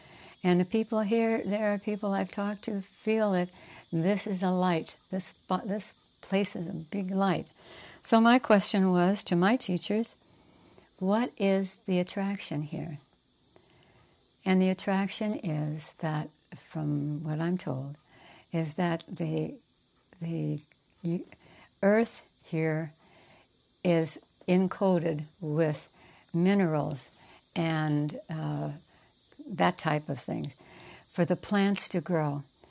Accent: Los Angeles, California, United States; also born or lived in Chicago; I'm a city girl. I'm from Los Angeles. I don't know that much about here, although I was born in Chicago.

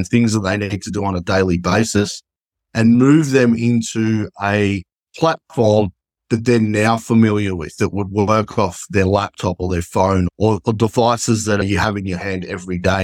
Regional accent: Melbourne, Victoria, Australia; now in United States; So Jason and I are both from Melbourne in Australia, and we didn't meet until we were both working on an unrelated project in about 2018.

